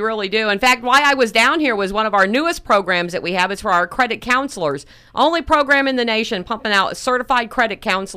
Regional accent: Florida, United States; And so, I grew up in Central Florida until I went off to basic training in 1987

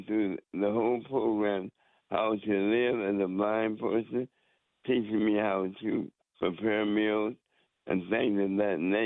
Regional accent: Mobile, Alabama, United States; I was also thinking about the call you had on before from Alabama. I came up from Mobile, Alabama

